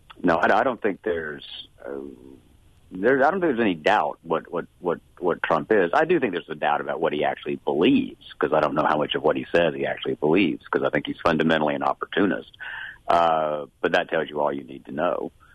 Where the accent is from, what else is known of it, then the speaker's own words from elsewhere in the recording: the South, United States; now in Tennessee, United States; I'm a Southerner, live in Tennessee.